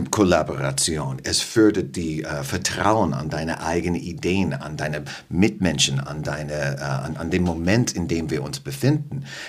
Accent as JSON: {"language": "German", "country": "United States", "tie": "born or raised there", "second_language": "German", "said": "ich bin in den USA aufgewachsen"}